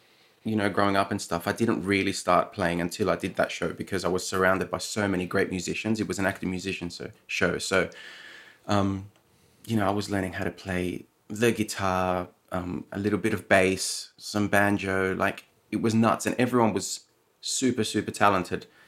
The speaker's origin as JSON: {"language": "English", "town": "Sydney", "region": "New South Wales", "country": "Australia", "tie": "born or raised there", "also_born_or_lived": "Chile", "said": "No, I was born in Chile. So the first 5 years of my life, yeah. And then I had my sixth birthday in Sydney, Australia."}